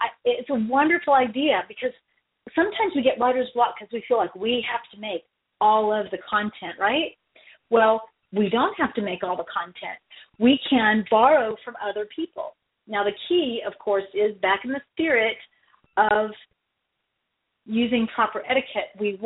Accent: Del Rio, Texas, United States; it's actually 10 things to do in my hometown of Del Rio

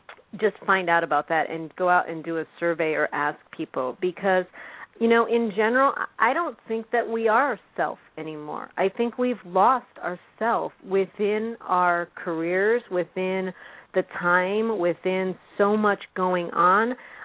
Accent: Illinois, United States; when I first moved here, because growing up in Illinois

